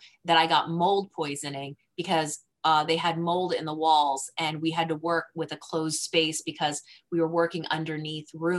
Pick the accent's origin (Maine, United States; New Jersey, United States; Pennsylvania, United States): New Jersey, United States; I'm from New Jersey, metropolitan area.